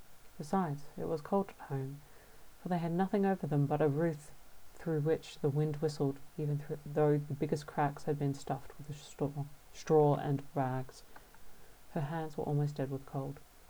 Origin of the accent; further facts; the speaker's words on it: Australia; accent: Australian; I'm going to read out the Hans Christian Andersen tale, A Little Match Girl, in my Australian accent for you.